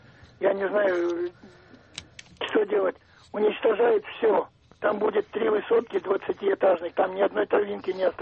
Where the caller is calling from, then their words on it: Kirov, Kirov Oblast, Russia; Я звоню вам из Кирова.